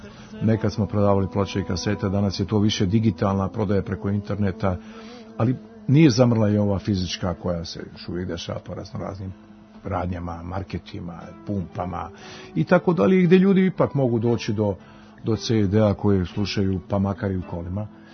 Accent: Sarajevo, Federation of Bosnia and Herzegovina, Bosnia & Herzegovina; Mi iz Sarajeva smo dolazili tu

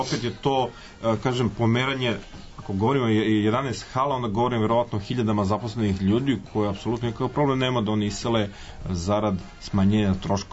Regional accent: Serbia; moved away; za mene koji sam došao iz Srbije

